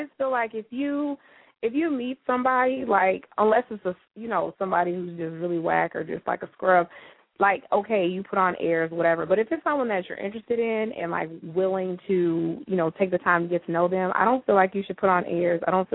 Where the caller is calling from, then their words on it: Minneapolis, Minnesota, United States; I'm calling from Minneapolis.